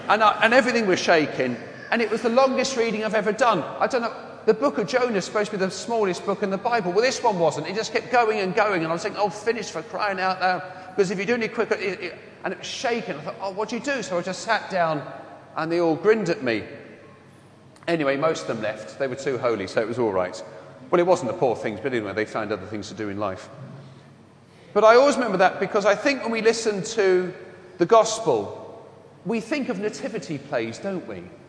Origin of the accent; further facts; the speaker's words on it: Wembley, London, United Kingdom; accent: London; I just come from Wembley, and my accent wasn't quite like this. It was a lot broader London accent.